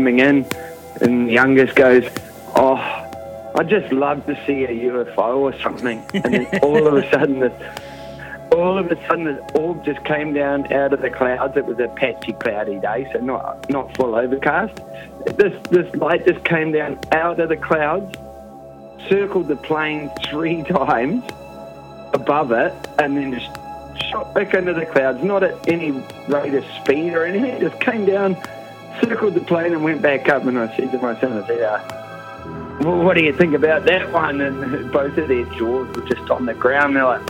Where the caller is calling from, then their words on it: Auckland, New Zealand; from Auckland, New Zealand. I've rung you a couple of times.